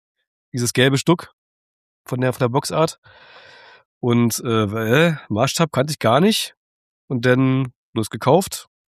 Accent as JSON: {"language": "German", "region": "Berlin", "country": "Germany", "said": "ich komme aus Berlin"}